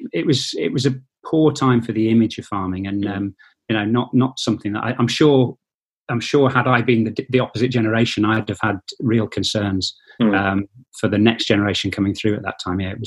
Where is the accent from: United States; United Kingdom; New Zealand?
United Kingdom; Shifnal, West Midlands; We're from Shifnal, eastern Shropshire.